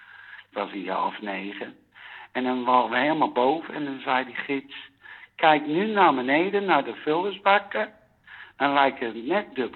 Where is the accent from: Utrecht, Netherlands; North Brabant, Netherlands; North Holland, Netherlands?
Utrecht, Netherlands; accent: Utrecht; Ja, ja. Ik ben echt een Utrechtse. Ja. Hoor je wel aan mijn accent